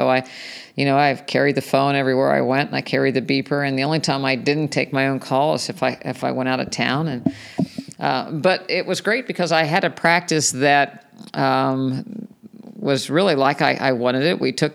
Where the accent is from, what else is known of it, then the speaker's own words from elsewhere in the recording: West Virginia, United States; I went back to my hometown at West Virginia University